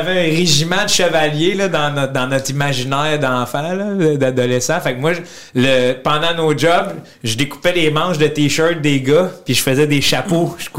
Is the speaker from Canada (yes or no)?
yes; Quebec, Canada; accent: Gaspésie; Non, je suis Côte-Nord, là, mais moi.